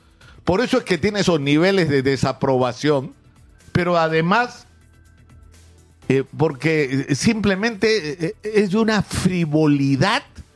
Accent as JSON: {"language": "Spanish", "country": "Peru", "said": "de lo que también somos testigos los peruanos"}